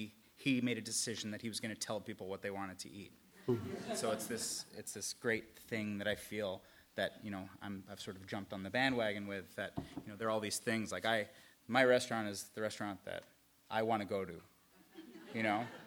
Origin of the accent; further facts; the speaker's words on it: New York, United States; now in Hermosa Beach, United States; because I'm from New York. And I worked in New York, and I spent so much time in New York.